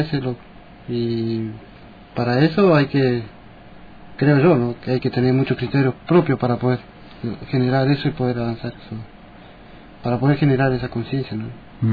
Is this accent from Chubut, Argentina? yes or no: yes; Comodoro Rivadavia, Chubut, Argentina; Yo nací y me crié en Comodoro, que es muy difícil vivir ahí.